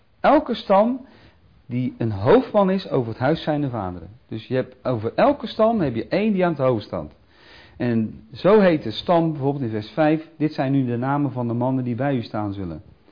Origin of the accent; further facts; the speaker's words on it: Friesland, Netherlands; ik ben oorspronkelijk een Fries. Ja, ik kom uit Friesland, ja. Je zou zeggen, ik kom uit de stam Friesland.